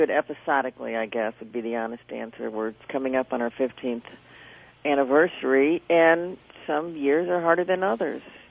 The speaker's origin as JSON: {"language": "English", "town": "Chicago", "region": "Illinois", "country": "United States", "said": "And as it turns out, I'm from Chicago, and I understand the whole Obama phenomenon."}